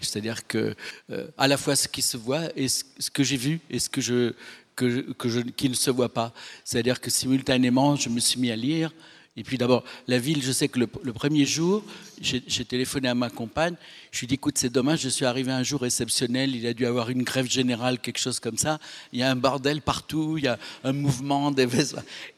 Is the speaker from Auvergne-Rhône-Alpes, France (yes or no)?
no; Nice, Provence-Alpes-Côte d'Azur, France; Moi, je suis niçois, et donc je pensais aller en Grèce un peu bêtement